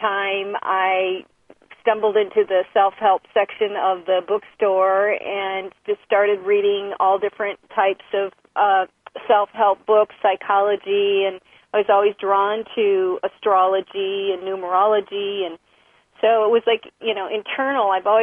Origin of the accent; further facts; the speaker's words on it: Midwest, United States; I was raised in the Midwest and in a very small town, and, you know, I just never felt like I fit in.